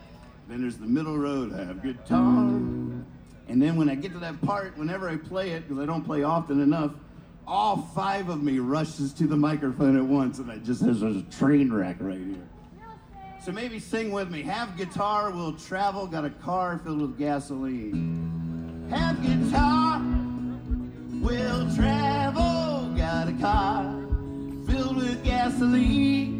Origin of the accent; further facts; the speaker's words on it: Staunton, Virginia, United States; Like I say, I'm from Stanton, Virginia.